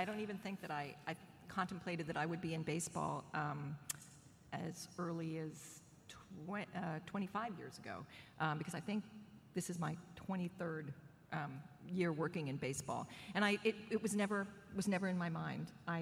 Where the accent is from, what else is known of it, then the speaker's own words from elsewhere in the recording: San Francisco, California, United States; but I grew up in San Francisco, and so Candlestick Park was where I first saw baseball.